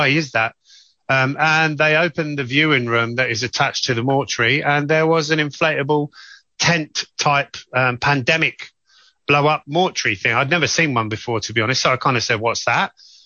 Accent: Northampton, East Midlands, United Kingdom; I'm originally from Northampton.

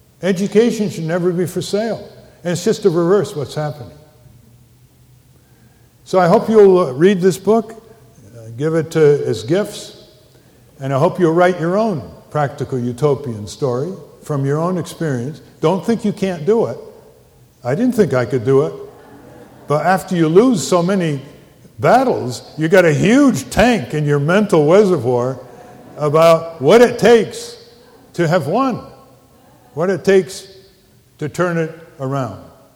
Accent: Connecticut, United States; I was raised in Connecticut, so I know what town meetings are about.

